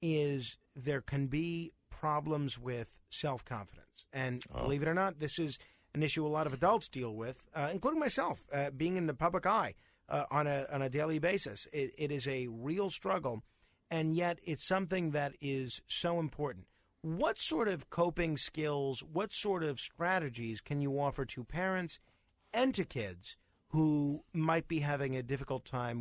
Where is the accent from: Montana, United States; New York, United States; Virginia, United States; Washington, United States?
New York, United States; Staten Island; I'm from Staten Island.